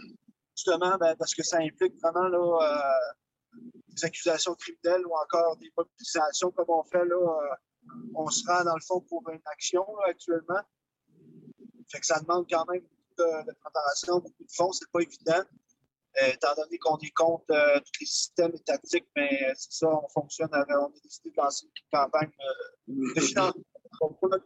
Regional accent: Mashteuiatsh, Quebec, Canada; le conseil de bande chez nous à Machetoyats, pour pouvoir chasser l'orignal, il faut être piché au sort.

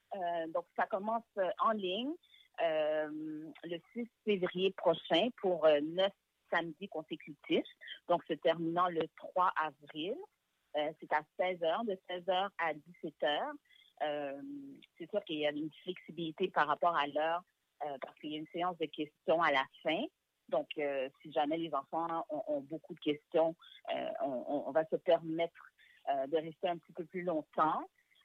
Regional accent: Quebec, Canada; Je renie aucunement le fait que j'ai grandi au Québec.

